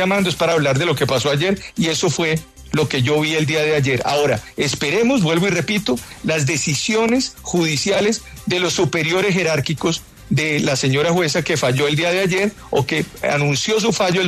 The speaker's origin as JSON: {"language": "Spanish", "country": "Colombia", "said": "es la constancia de lo que yo vi como colombiano el día de ayer."}